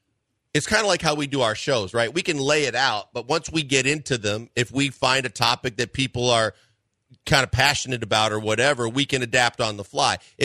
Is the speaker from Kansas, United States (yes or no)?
no; Milwaukee, Wisconsin, United States; But, I mean, look, and I'm from Milwaukee. I'm from the biggest city in the state